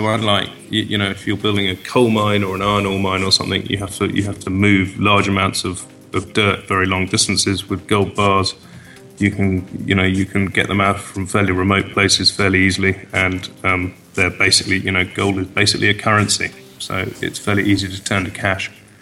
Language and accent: English; England, United Kingdom; born there; I was born in England, and my father is a Welshman